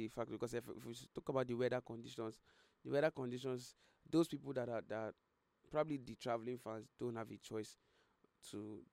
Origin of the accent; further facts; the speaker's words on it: Nigeria; And as a Nigerian, I'm very, very proud.